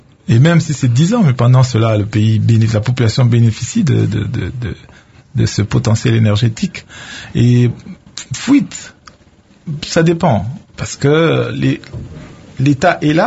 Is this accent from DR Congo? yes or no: yes; DR Congo